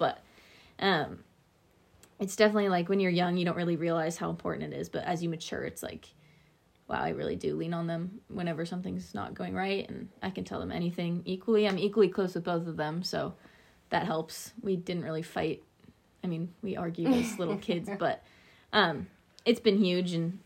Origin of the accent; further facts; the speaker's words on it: Washington, United States; I was obviously born and raised in Washington, so I knew a lot of the stuff there.